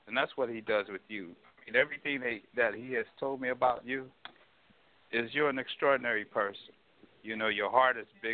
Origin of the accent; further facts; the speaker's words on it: St. Louis, Missouri, United States; Well, I grew up in St. Louis, Missouri. Both my parents were born in Anniston, Alabama, and they grew up as friends.